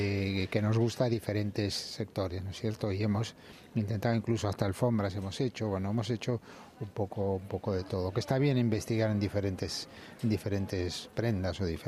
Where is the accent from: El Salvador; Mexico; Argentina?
Argentina; Buenos Aires; now in Madrid, Spain; Yo soy más madrileño que porteño.